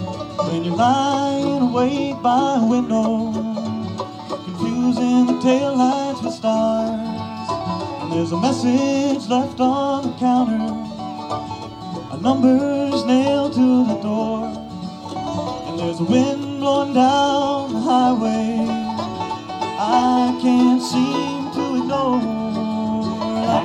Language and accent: English; Burlington, Vermont, United States; I'm from Burlington, Vermont.